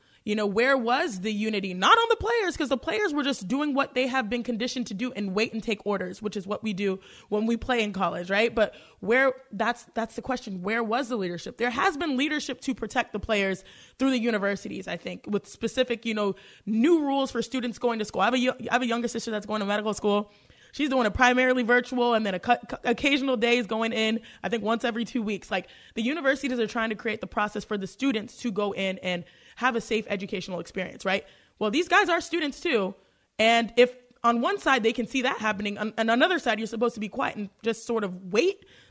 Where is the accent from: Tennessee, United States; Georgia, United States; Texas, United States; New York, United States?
Texas, United States; Cypress; I grew up in Cypress, Texas, the suburbs of Northwest Houston.